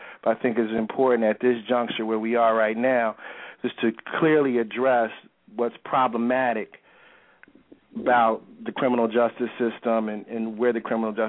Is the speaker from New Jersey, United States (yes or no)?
no; Philadelphia, Pennsylvania, United States; in cities such as Chicago and my hometown of Philadelphia